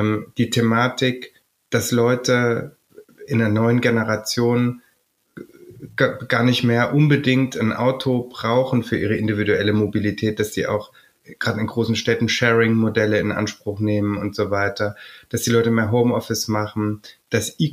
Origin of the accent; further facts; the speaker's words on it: East Germany, Germany; ich bin in Ostdeutschland groß geworden.